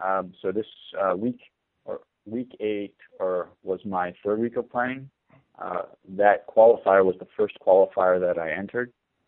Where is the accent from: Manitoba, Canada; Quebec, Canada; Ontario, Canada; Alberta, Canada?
Ontario, Canada; Toronto; now in United States; I grew up in Toronto, so obviously the first thing I did fantasy-wise was play fantasy hockey. And then when I moved to the United States